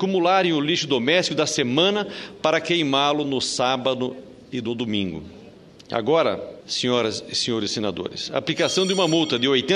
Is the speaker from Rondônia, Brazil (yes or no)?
yes; Rondônia, Brazil; lá no meu estado de Rondônia